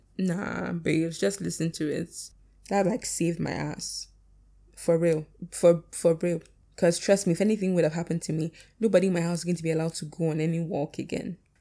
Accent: Nigeria; And see, I'm Nigerian, like very, very Nigerian

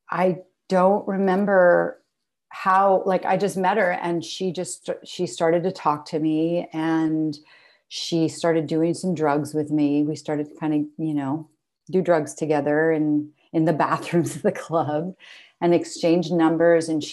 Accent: New York City, New York, United States; So I grew up in New York City.

